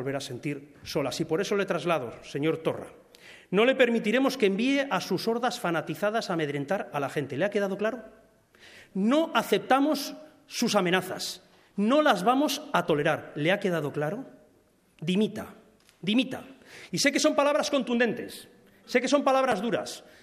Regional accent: Catalonia, Spain; nosotros no somos colonos, somos catalanes y queremos vivir en paz.

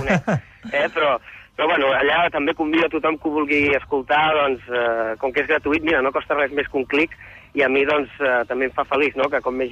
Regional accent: Barcelona, Catalonia, Spain; quan jo explico que sóc de Barcelona, Catalunya

